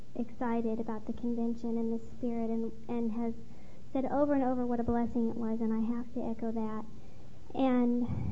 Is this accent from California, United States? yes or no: yes; Sacramento, California, United States; I'll go next. … from Sacramento.